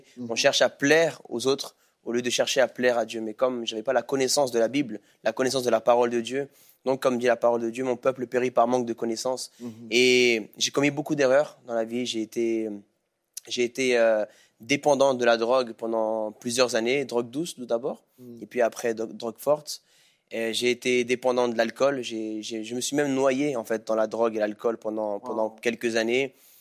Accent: Paris, Île-de-France, France; born there; Alors, moi, je suis né à Paris, pasteur. Je suis né à Paris de parents colombiens.

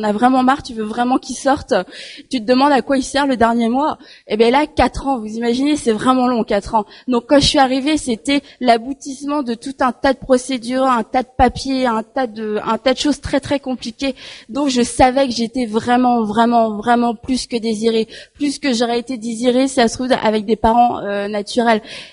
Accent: South Korea; en Corée, parce que je viens de Corée.

